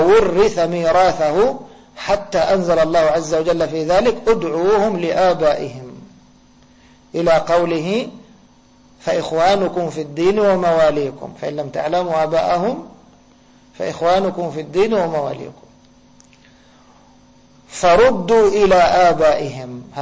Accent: Egypt; عندنا في مصر نقول تفضل، تفضل يعني البيت بيتك

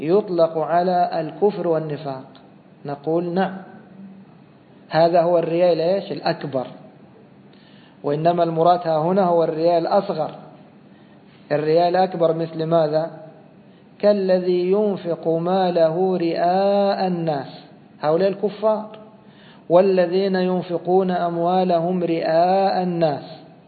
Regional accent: Egypt; خاصة مثلا عندنا في مصر دوما يقولون: إيش؟ ها؟ والنبي والنبي والنبي كذا

